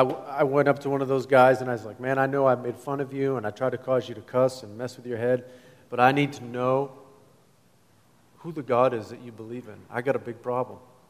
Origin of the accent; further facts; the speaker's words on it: Massachusetts, United States; I grew up in Massachusetts, just outside of Boston. That was a great place to grow up, wonderful.